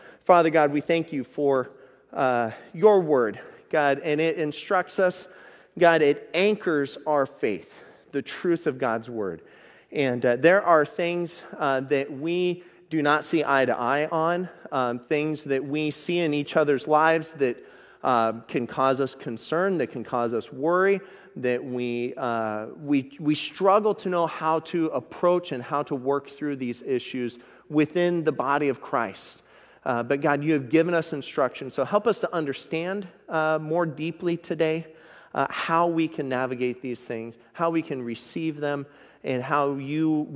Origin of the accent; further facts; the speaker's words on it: Oregon, United States; I love fireworks, but I grew up here in Oregon